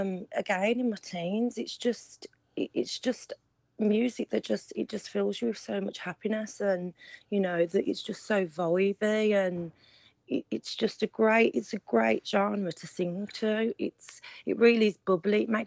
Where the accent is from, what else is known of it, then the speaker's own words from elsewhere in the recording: Birmingham, West Midlands, United Kingdom; No, I'm actually from Birmingham.